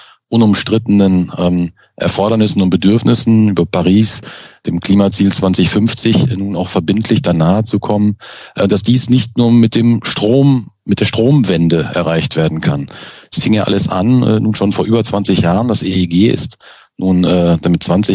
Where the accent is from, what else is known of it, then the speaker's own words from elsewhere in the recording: North Rhine-Westphalia, Germany; ich komme ja aus dem Ruhrgebiet